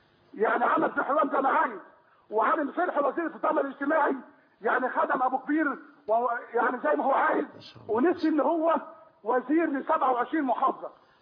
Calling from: Saudi Arabia; انا بكلمك من السعوديه.

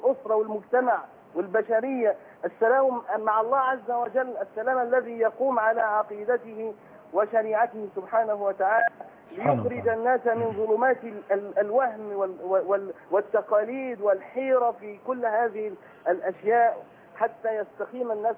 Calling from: Italy; والله انا بتكلم من ايطاليا

